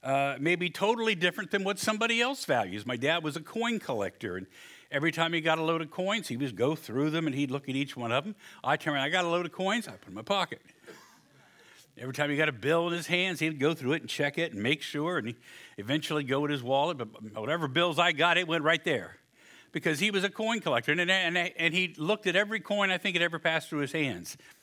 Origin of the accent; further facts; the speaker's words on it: United States; As an American value, I think all of us as Americans have a value of freedom.